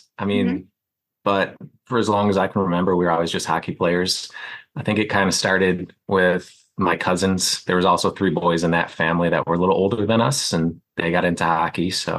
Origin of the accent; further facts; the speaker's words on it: Wyandotte, Michigan, United States; Just outside of Detroit, Michigan, a little town called Wyandotte.